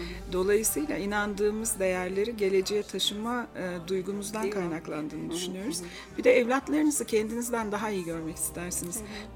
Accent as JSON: {"language": "Turkish", "region": "Ankara", "country": "Turkey", "said": "Evet, ben de bir Ankaralı olarak Anıtkabir'deydim"}